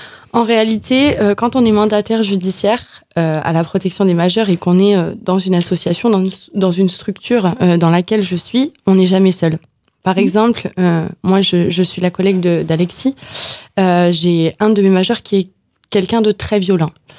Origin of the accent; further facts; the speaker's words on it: Hauts-de-France, France; now in Montpellier, France; Je viens du Nord, du coup je suis une ch'ti. Et je suis arrivée à Montpellier pour faire le métier de mes rêves.